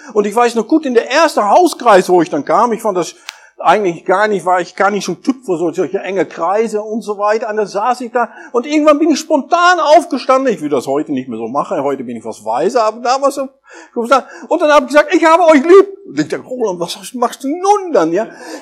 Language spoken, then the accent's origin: German; Netherlands; Ich bin Holländer